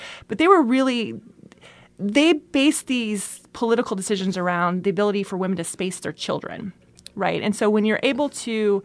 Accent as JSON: {"language": "English", "town": "Bakersfield", "region": "California", "country": "United States", "lives_now": "Santa Barbara, United States", "said": "I am. I'm from Bakersfield, California."}